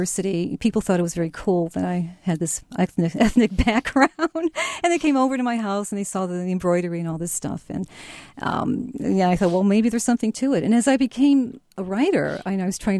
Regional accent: Chicago, Illinois, United States; first language Ukrainian; English is a second language; I'm very much an assimilated American, and you know, I grew up in the Ukrainian village of Chicago. My first language was sort of Ukrainian. My father's American born, but Ukrainian.

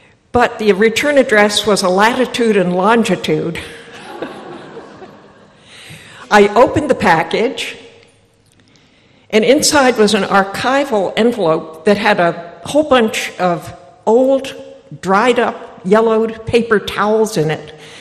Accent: Martha's Vineyard, Massachusetts, United States; born there; Well, I was born on Martha's Vineyard, and coming here tonight, I got lost. I had to ask someone where Union Chapel is. I come from a long line of vineyarders

